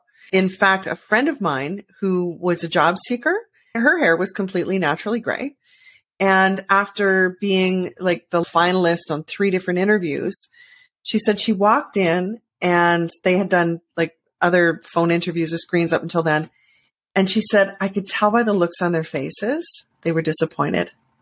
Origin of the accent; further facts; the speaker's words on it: Canada; As a Canadian, I think we all do.